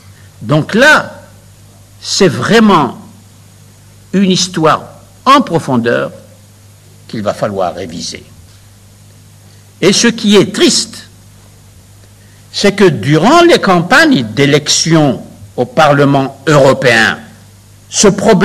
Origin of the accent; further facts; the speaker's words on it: Kabylie, Algeria; Je suis originaire de cette partie de l'Algérie que l'on appelle la Kabylie.